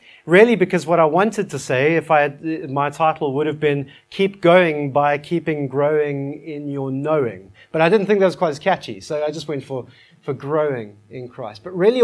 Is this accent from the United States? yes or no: no; South Africa; I know it's risky because I'm from South Africa and you never know what we're going to nick.